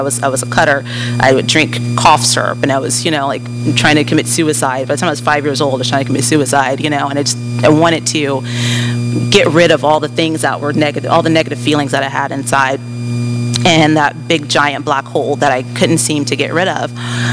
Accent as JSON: {"language": "English", "town": "Tampa", "region": "Florida", "country": "United States", "tie": "born or raised there", "said": "I was born and raised here in Tampa"}